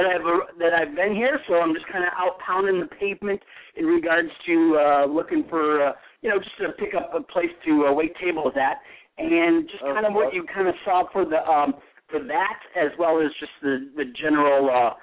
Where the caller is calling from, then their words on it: Phoenix, Arizona, United States; I'm calling now from Phoenix, Arizona.